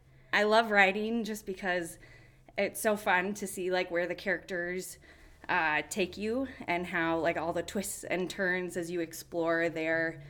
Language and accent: English; Minnesota, United States; I'm from the Twin Cities.